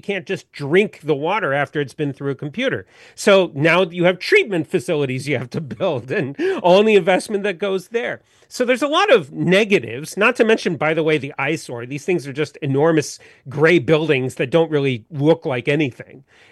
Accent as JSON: {"language": "English", "region": "California", "country": "United States", "said": "So I am originally from California."}